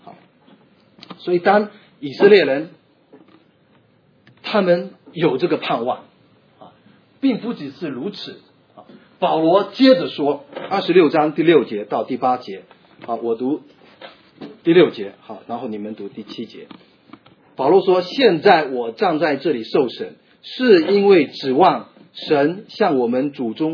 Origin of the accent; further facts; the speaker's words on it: China; 我们中国人对死亡是带着恐惧啊